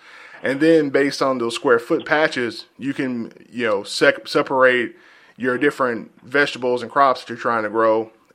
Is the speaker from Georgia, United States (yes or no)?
yes; Georgia, United States; I grew up in the South. I grew up in the South, and I grew up in South Georgia. And we garden, we farm